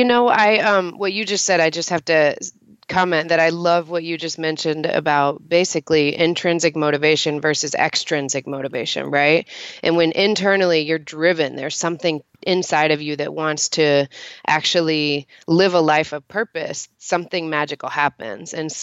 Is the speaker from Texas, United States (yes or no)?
yes; Texas, United States; because I grew up in Texas and it was a fairly sheltered small town.